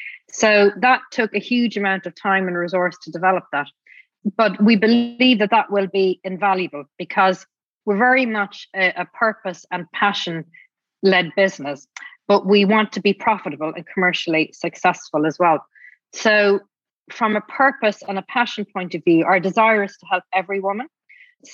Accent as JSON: {"language": "English", "town": "Adair", "region": "County Limerick", "country": "Ireland", "tie": "born or raised there", "said": "when I was growing up in Adair in County Limerick"}